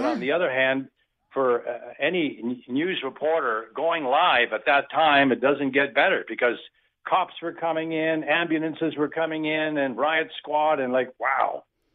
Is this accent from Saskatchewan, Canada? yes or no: no; Ontario, Canada; I was working in a station in Northern Ontario, my hometown